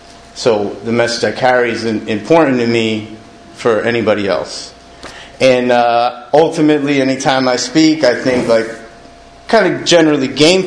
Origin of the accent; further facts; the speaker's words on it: New Jersey, United States; I'm from North Jersey. My parents are divorced.